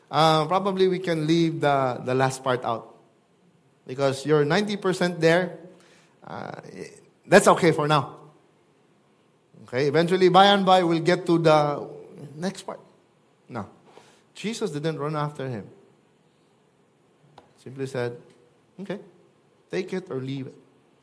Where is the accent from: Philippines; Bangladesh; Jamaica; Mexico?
Philippines; now in United States; I'm Chinese, but I'm Filipino at heart. I didn't want to become a U.S. citizen, but I had to. When I took oath, I cried.